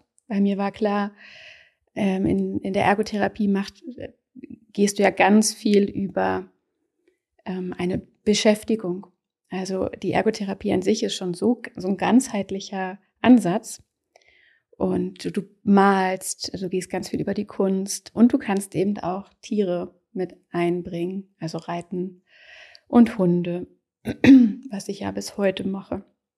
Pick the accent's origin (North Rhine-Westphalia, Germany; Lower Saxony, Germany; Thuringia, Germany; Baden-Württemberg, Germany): Lower Saxony, Germany; Da bin ich in einem Dorf bei Wolfsburg aufgewachsen